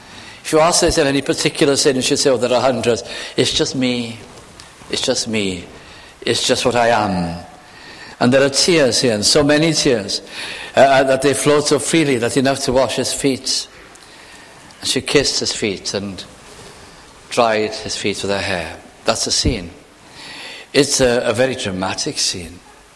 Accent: North West England, United Kingdom; I was brought up in the Welsh community in South Lancashire.

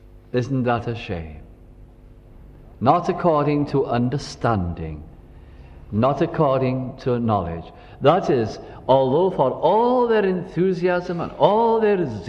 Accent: Wales, United Kingdom; now in Lancashire, United Kingdom; with being Welsh myself, and as a family moving from North Wales to live to Lancashire, then living in the Welsh communities, moving about the Welsh communities in Lancashire

